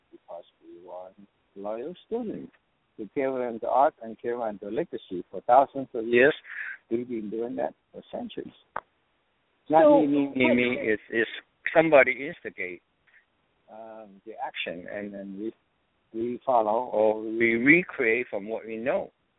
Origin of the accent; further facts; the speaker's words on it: Oakland, California, United States; now in Los Angeles, United States; And then I was from Oakland. Now I live in L.A.